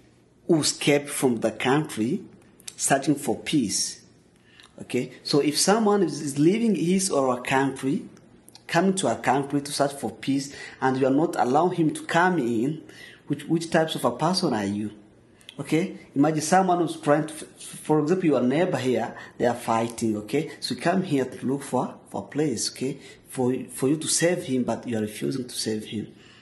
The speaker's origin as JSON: {"language": "English", "country": "DR Congo", "second_language": "English", "moved": "as an adult", "lives_now": "United States", "said": "I came from Democratic Republic of Congo, and I've been here in the United States for 10 months."}